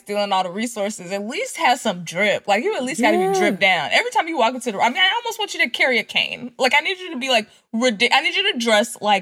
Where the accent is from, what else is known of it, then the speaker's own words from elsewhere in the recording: Dallas, Texas, United States; Okay, H-Town, I'm from Dallas. Shut it down.